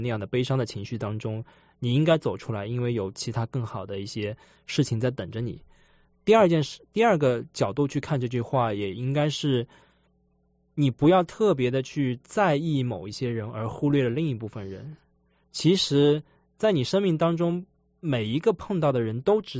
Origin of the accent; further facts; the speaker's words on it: Shanghai, China; moved away as an adult; now in United States; 在我从上海来美国三年半以前来美国的那个点，我觉得是一个分水岭。因为来美国之后，我过的第一个生日恰好是我30岁的生日。